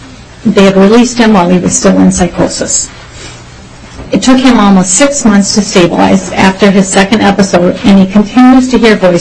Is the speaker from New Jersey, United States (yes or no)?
no; Champlin, Minnesota, United States; and I'm from Champlin.